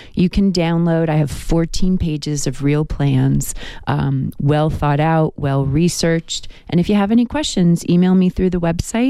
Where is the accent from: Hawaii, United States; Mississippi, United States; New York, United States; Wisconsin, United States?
New York, United States; And I was originally from New York, where I had a big career in global branding and advertising.